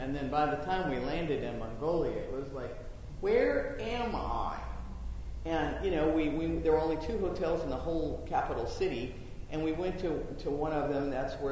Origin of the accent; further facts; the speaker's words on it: United States; I am in a very backward country, and I'm an American citizen with limited rights at this moment.